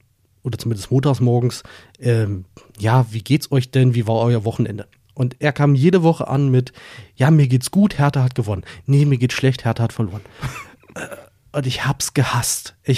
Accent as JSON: {"language": "German", "region": "Berlin", "country": "Germany", "tie": "born or raised there", "lives_now": "Lüneburg, Germany", "said": "Ich bin gebürtiger Berliner. Ich verrate jetzt mal, geboren in Wilmersdorf, ja. Aber auch nur geboren, danach aufgewachsen in Schöneberg. Und da auch 27 Jahre, 26 Jahre, irgendwie so, gelebt. Ja, also Wilmersdorf war nur so ein kurzer Ausrutscher."}